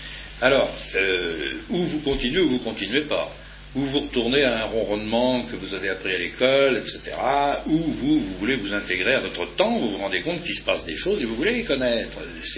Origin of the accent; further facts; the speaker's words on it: Poitiers, Nouvelle-Aquitaine, France; dans ma ville natale à Poitiers